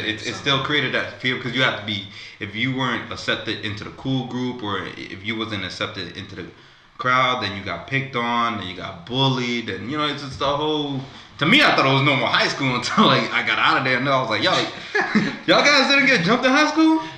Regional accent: Central Falls, Rhode Island, United States; So for me, I'm from Central Falls, Rhode Island.

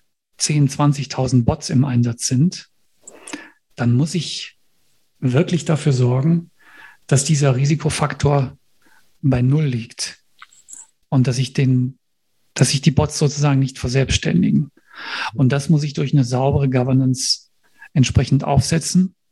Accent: Rhineland, Germany; Ich bin im Rheinland groß geworden, habe auch hier studiert, nämlich Jura.

